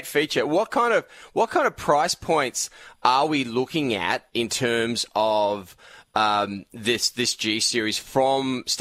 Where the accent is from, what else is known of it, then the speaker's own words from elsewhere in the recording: Sydney, New South Wales, Australia; because I'm obviously from Sydney